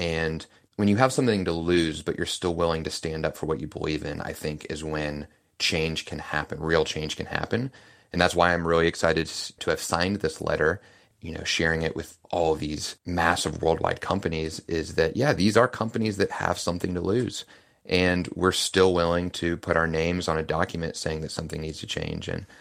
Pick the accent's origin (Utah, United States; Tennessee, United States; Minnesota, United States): Tennessee, United States; Knoxville; You know, I'm born and raised in East Tennessee, in Knoxville, and I've grown up getting guns for my birthday.